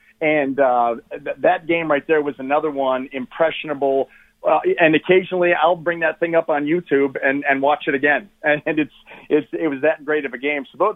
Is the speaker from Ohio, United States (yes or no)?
yes; Ohio, United States; growing up in Northeast Ohio, we watched Big Ten games.